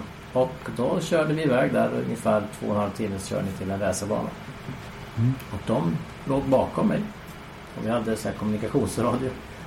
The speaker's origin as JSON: {"language": "Swedish", "country": "Sweden", "said": "Jag insåg på flyget ner till Bilbao via Bryssel att jag var nog enda svensk på den här testkörningen."}